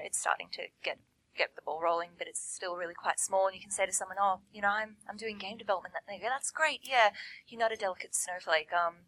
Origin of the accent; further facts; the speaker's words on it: Melbourne, Victoria, Australia; Actually, I came from Melbourne for PAX to help